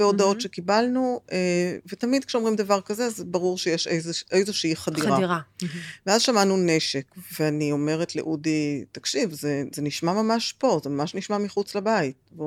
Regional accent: Petah Tikva, Central District, Israel; אני לא מכפר עזה, אני מפתח תקווה במקור.

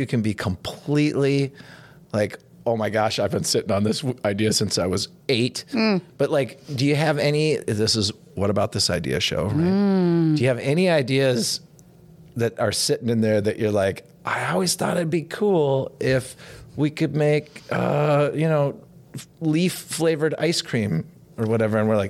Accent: Elk River, Minnesota, United States; I grew up in Elk River. I totally understand.

